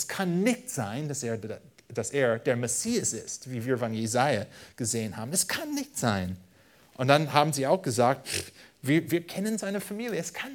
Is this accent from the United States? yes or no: yes; United States; German is a second language; Ich würde sagen, auch als Amerikaner, der diese Vers auf Deutsch gelesen hat